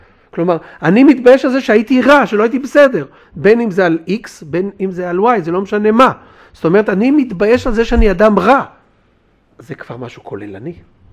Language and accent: Hebrew; Hod HaSharon, Central District, Israel; אני גדלתי במקום שקוראים לו היום הוד השרון. מכיר? בזמני זה לא היה הוד השרון, כן?